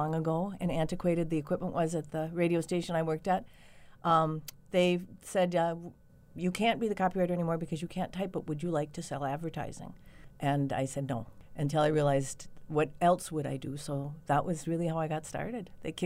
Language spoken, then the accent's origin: English; Duluth, Minnesota, United States; I'm originally from Duluth.